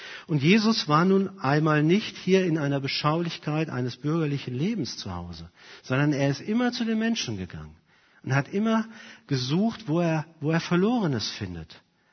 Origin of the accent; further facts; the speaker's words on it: Germany; Ich weiß nicht, ich bin am Rhein aufgewachsen.